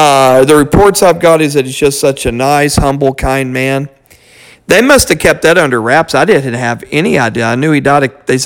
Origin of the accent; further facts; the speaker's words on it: Fort Worth, Texas, United States; I'm from Fort Worth, Texas, friends